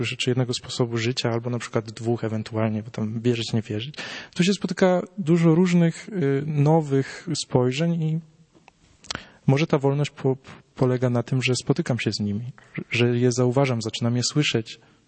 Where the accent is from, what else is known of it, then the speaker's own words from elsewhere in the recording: Grybów, Lesser Poland, Poland; ja pochodzę na przykład z takiego małego miasta, no 6,5 tysiąca mieszkańców, więc to powinna być wieś, ale pozdrawiam Grybów, jeśli ktoś tam słucha. Natomiast no u nas jest dosyć mocna parafia, dosyć dużo osób uczęszcza na mszę świętą.